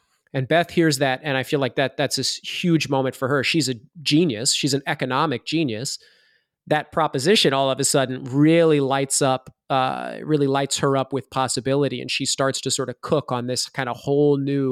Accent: Iowa, United States; So I'm from Iowa. In Iowa, it's corn, soybeans, and pork.

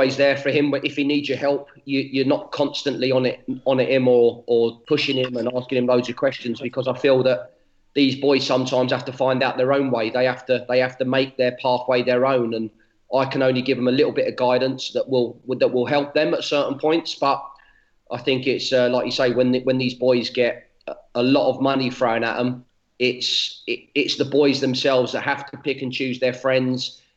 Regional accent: London, United Kingdom; A dream come true. Like, obviously, my hometown.

